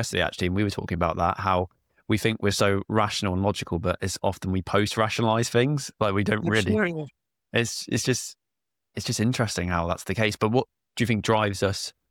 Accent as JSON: {"language": "English", "region": "South East England", "country": "United Kingdom", "said": "Because I'm from Kent."}